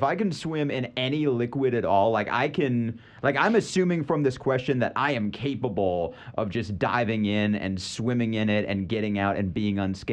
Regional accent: Michigan, United States; I grew up in Michigan, and we would go up to the Upper Peninsula

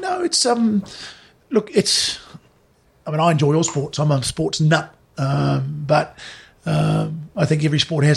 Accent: Mangere, Auckland, New Zealand; No, I'm a boy that's born and bred in Mangere, played football for Otahoo, played football for Mangere East Foundation

